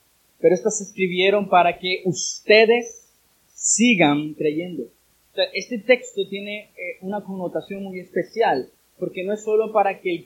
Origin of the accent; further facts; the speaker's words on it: Nicaragua; Anhelo, Señor, eso ver en mi nación, Señor, en mi país, Nicaragua, Señor, que la gente regrese a las escrituras.